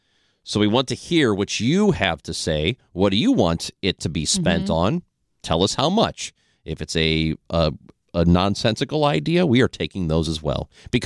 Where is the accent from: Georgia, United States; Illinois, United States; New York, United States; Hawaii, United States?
Illinois, United States; because I grew up on the Illinois side where we know how to have driver's ed